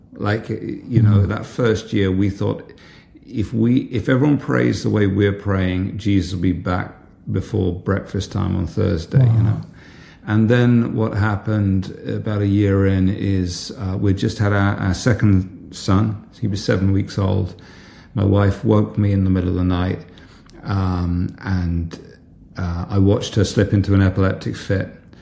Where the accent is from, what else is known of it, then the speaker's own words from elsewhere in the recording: England, United Kingdom; as you can hear from my accent, I'm English. And I live in the UK, although I did have a wonderful year living in the Midwest of America.